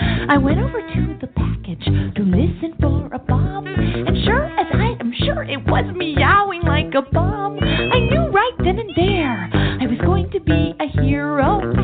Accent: Toledo, Ohio, United States; now in New York, United States; I was raised in Ohio. I was raised in Toledo, Ohio.

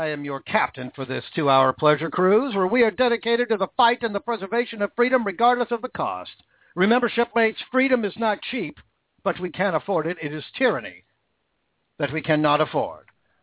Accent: Washington, United States; First of all, my home state of Washington. No, not D.C.

